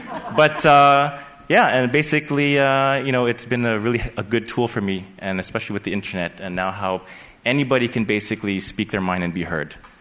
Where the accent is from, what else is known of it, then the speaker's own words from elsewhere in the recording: Toronto, Ontario, Canada; I'm from Toronto. I'm actually from a community called Jane and Finch, and it's a small intersection north of Toronto